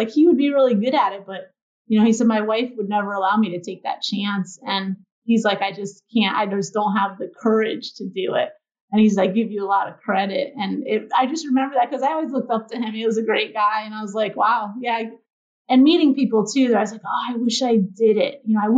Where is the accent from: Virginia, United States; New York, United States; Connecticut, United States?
Connecticut, United States; Berlin; I did grow up in Connecticut, sounds good, but just south of Hartford in Berlin.